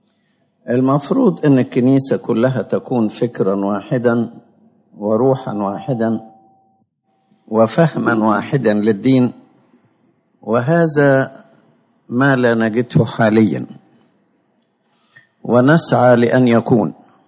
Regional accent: Alexandria, Alexandria Governorate, Egypt; نشأت عندنا في إسكندرية

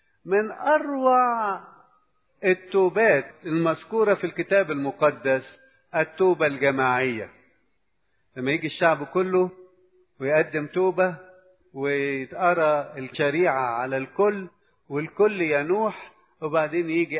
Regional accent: Egypt; زي ما تعودنا كمصريين أو كشرقيين

